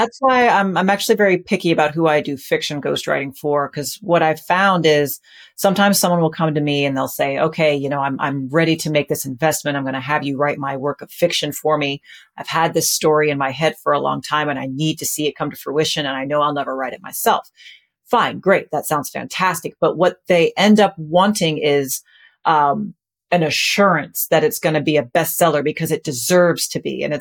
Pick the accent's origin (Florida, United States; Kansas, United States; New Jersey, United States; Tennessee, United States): Kansas, United States; And then when I moved back to my home state of Kansas